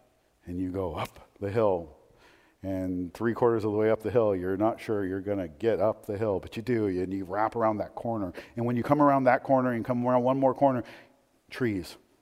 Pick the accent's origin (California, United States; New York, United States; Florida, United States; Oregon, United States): Oregon, United States; Portland; Keep in mind, I grew up in Portland.